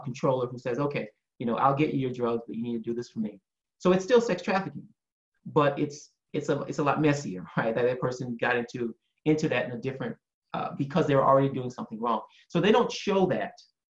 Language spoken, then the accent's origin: English; South Carolina, United States; I think in that video, I mentioned, so I'm from South Carolina